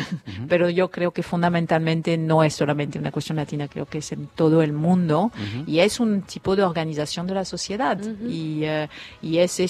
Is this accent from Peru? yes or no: no; France; Spanish is a second language; now in Argentina; mi madre está en Francia, que soy francesa